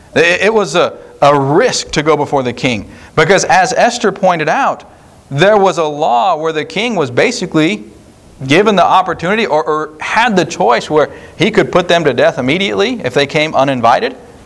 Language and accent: English; United States; I tell you what, I thank God I'm an American. Don't you?